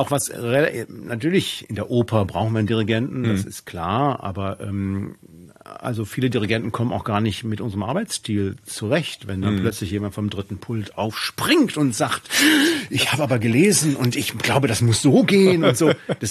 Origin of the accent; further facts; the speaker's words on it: Solingen, North Rhine-Westphalia, Germany; ich komme aus Solingen